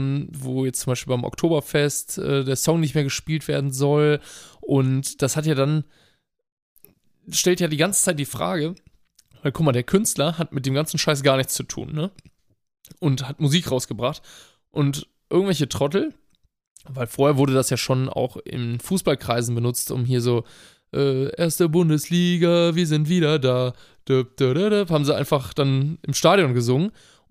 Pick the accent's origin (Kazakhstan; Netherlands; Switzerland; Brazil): Brazil; Salvador, Bahia; unter anderem auch Streetfood aus meiner Heimatstadt Salvador Bahia.